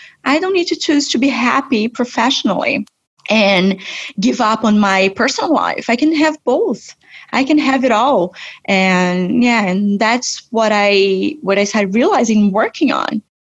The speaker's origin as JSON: {"language": "English", "country": "Brazil", "said": "In 2019, I was in Brazil. I'm from Brazil."}